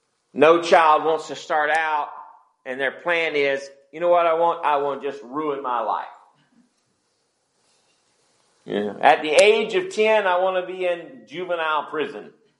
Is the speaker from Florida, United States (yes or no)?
yes; Wewahitchka, Florida, United States; born there; also born or lived in Marianna; If you think that's funny, I was born in Wewaukitchika, Florida. So, sorry for the accent, but you know, I got it naturally.